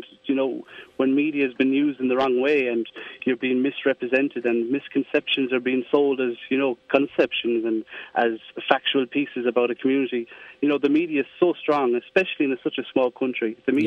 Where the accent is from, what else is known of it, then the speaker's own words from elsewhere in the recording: Ireland; I come from the Irish travelling community, so I'm actually the only Irish travelling comic in the world.